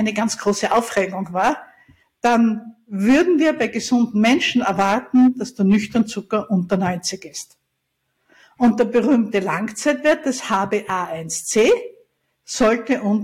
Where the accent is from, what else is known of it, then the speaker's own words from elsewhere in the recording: Austria; Ich bin ja Österreicherin und ich liebe unsere Berge